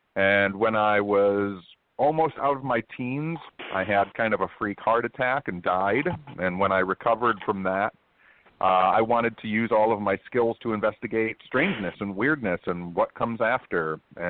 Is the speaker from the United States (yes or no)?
yes; Michigan, United States; So I'm born and raised in Michigan.